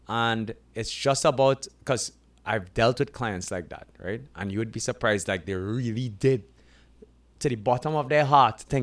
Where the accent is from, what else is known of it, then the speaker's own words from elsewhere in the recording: Canada; I'm from Canada.